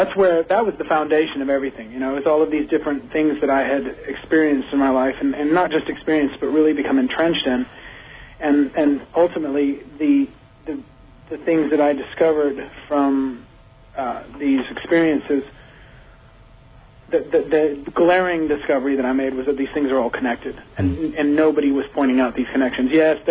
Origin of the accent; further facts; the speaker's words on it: El Paso, Texas, United States; And it was my whole family is from the South, from Memphis, Tennessee. So I had roots there, and so I was always going back and forth between El Paso and Memphis